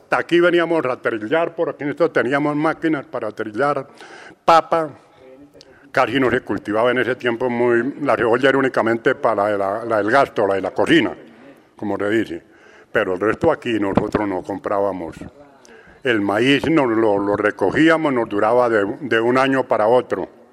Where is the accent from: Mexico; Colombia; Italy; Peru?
Colombia; Vetas, Santander; Yo soy de aquí de Betas. Estoy aquí en Betas desde 1944 que nací. Nací en la vereda de Ortegón.